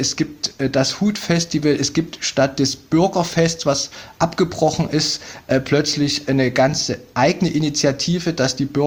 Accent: Chemnitz, Saxony, Germany; Ich bin auch Chemnitzer

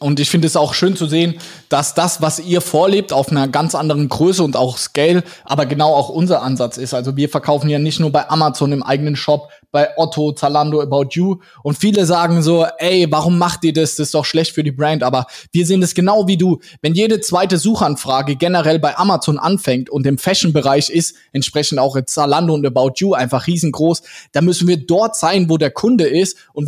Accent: Mannheim, Baden-Württemberg, Germany; Wir kommen ja aus Mannheim

